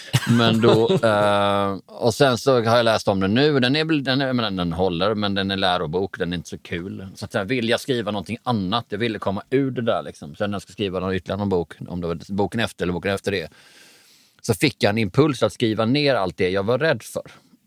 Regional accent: Skåne, Sweden; jag är från Bjärhalvön, vi är självgoda som fan.

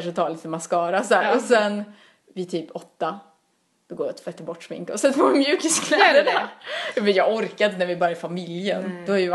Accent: Karlstad, Värmland, Sweden; Ja, hemma i Karlstad, då är det familjen och så äter vi julmat

